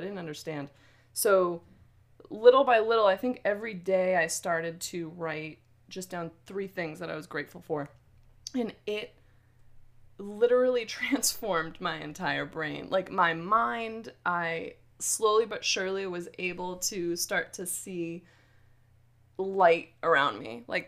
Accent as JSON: {"language": "English", "town": "Billerica", "region": "Massachusetts", "country": "United States", "tie": "born or raised there", "said": "So I grew up in Billerica, mostly went to public schools, and then it's interesting growing up in Boston."}